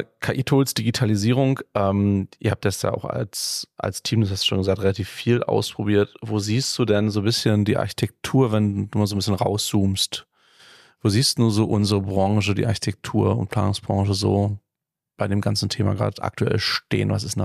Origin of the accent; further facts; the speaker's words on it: Germany; weil ich bin in der DDR groß geworden, ne?